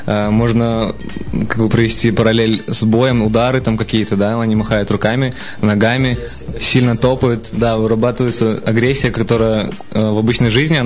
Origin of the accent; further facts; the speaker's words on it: Minsk, Belarus; Родился в Минске, учился в школе. Обычная школа, самая преступная, наверное, в городе была, во Фрунзенском районе.